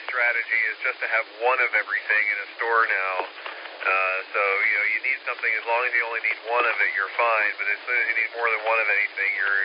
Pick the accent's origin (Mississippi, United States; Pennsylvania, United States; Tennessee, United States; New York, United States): New York, United States; Well, I grew up in New York, but you know, we have extended family in Alabama